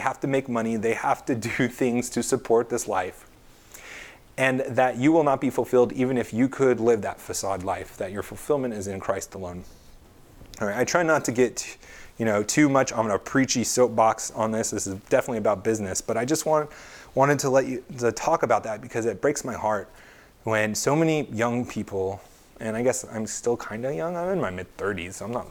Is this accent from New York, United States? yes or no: no; California, United States; That's like what I learned growing up in California.